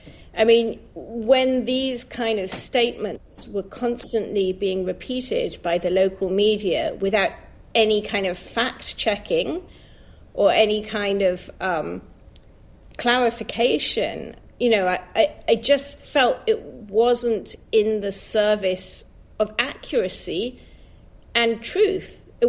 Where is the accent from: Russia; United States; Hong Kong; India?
Hong Kong; I grew up in Hong Kong, so my parents moved there when I was a very small child. And so I grew up there, and then I worked as a journalist there.